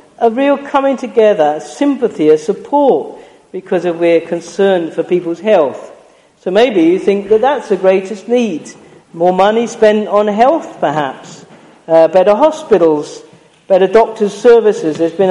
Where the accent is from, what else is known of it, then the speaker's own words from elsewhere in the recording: East of England, United Kingdom; I come from Essex. Essex is a cold county.